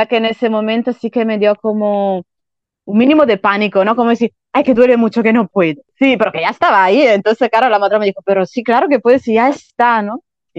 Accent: Italy; soy italiana, tengo 37 años

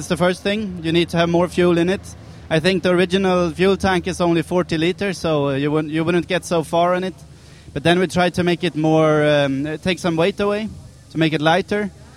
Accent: Sweden; English is a second language; I'm coming from Sweden, so I speak a lot of languages.

